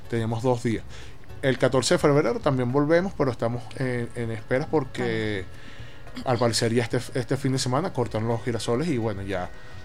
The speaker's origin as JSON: {"language": "Spanish", "town": "Caracas", "region": "Capital District", "country": "Venezuela", "said": "yo soy caraqueño, ya había vivido la ola de los full day"}